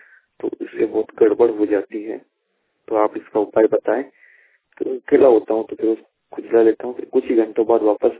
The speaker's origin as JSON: {"language": "Hindi", "region": "Rajasthan", "country": "India", "said": "नमस्ते, मैं राजस्थान से हूँ"}